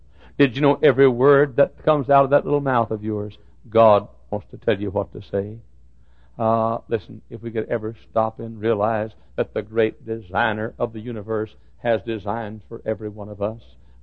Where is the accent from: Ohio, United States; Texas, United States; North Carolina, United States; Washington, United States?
Texas, United States; Dallas; also born or lived in Italy, Texas; From the day that I was born in Italy, Texas. And at a year of age was moved to Dallas. To that little two-room shack we had out on Ann Arbor Street with an outhouse and a wood stove and a dipper and a bucket of water.